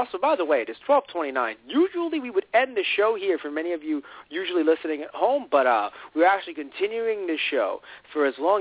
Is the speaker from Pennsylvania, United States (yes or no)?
no; New York, United States; I'm a guy from New York, right? I'm a guy from New York.